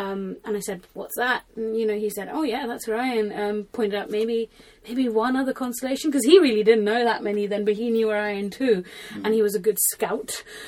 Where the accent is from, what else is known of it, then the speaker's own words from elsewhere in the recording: Mumbai, Maharashtra, India; So I grew up in Bombay, which is a big city. It's really bright and you can barely ever see the stars.